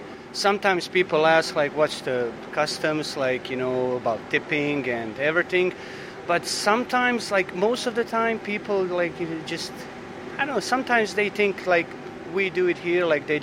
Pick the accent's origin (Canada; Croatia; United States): Croatia; now in Ireland